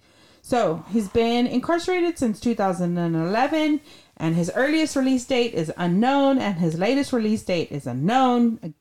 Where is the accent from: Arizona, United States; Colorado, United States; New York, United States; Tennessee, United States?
Arizona, United States; Phoenix; I was born and raised in Phoenix, but after my first trip to prison there, I went on a cross-country journey to the West Coast, all the way up to Montana